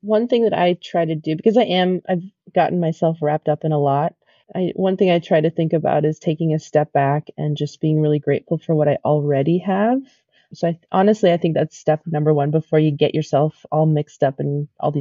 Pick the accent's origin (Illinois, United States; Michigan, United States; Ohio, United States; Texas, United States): Illinois, United States; Chicago; like I'm from Chicago, you know, you're from San Francisco, right?